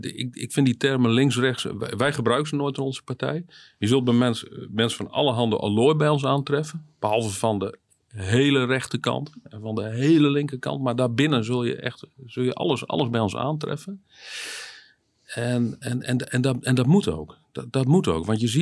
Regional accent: Friesland, Netherlands; Ik ben Fries van geboorte, geboren, getogen in de omgeving van Leeuwarden.

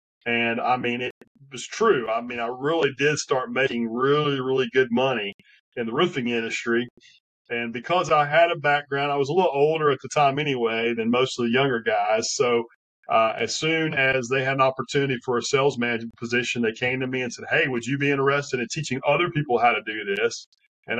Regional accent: Knoxville, Tennessee, United States; You probably can't tell by my accent, but I'm originally from the Knoxville, Tennessee area, and they don't have a lot of hail there.

